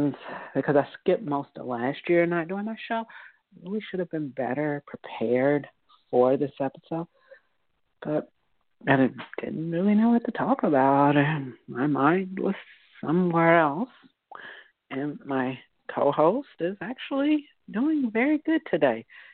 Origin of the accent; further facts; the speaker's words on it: Georgia, United States; The Falcons are in the Super Bowl, shocked me, and I'm from Georgia.